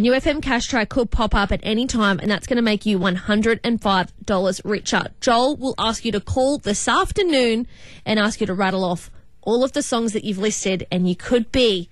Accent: Goulburn, New South Wales, Australia; We used to come up to Newcastle, growing up in Goulburn, we used to come to Newcastle every Christmas and go camping out at Stocco.

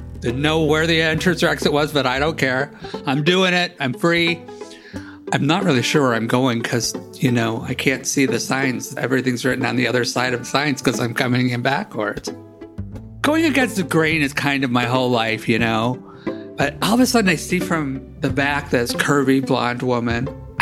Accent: East Coast, United States; also born or lived in Las Vegas, United States; I come from the East Coast, and they were kind of a West Coast thing. We didn't really have them. And I had just moved to LA from Vegas.

